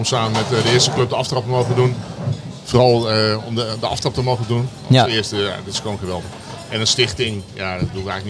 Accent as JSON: {"language": "Dutch", "town": "Amerongen", "region": "Utrecht", "country": "Netherlands", "tie": "born or raised there", "said": "Nee, ik ben een Utrechter, geboren getogen Amerongen."}